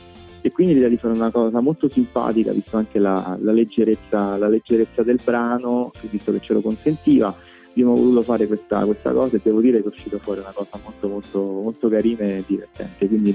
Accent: Rome, Lazio, Italy; parla della mia città natale, che è Roma, e l'abbiamo fatto insieme a un'altra band di Roma che, nonostante il nome, perché si chiamano … sono romanissimi anche loro come me.

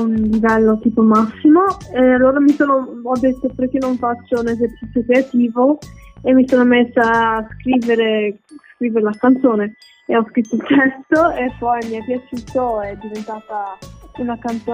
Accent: Singapore; also born or lived in Treviso, Italy; now in Dublin, Ireland; Ho preso anche spunto da tipo amici in Singapore, perché sono cresciuta a Singapore, poi amici in Italia, l'America, qua a Dublino.

